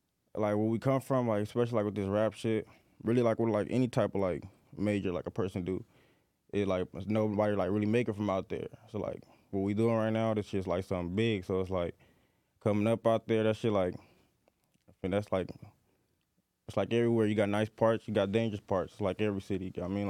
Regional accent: Reno Valley, California, United States; I'm from Reno Valley, California. It's like 45 minutes an hour from LA.

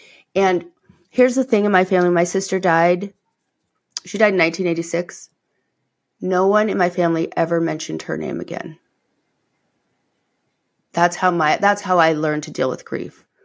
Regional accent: East Coast, United States; we grew up on the East Coast, right? So we're like, where ladies don't even say damn.

